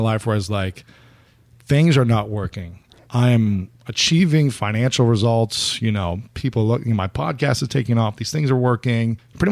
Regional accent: Ohio, United States; Yeah, I'm from Ohio and I was just very driven to achieve in sports.

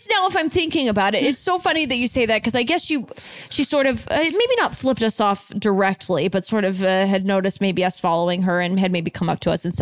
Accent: France; That does happen in Canada, but I'm not Canadian. I'm French.

